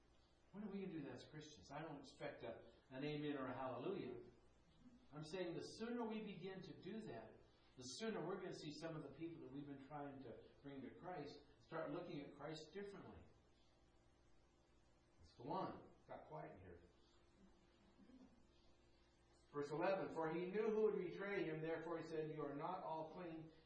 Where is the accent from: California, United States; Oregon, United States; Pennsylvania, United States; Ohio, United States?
California, United States; A friend of mine that I grew up with in California, we went to school together all the way through high school